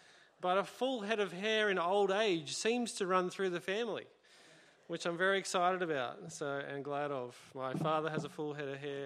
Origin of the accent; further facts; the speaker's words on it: Sydney, New South Wales, Australia; I grew up in the West, and I'm a real Westie Bogan at heart, if you get to know me.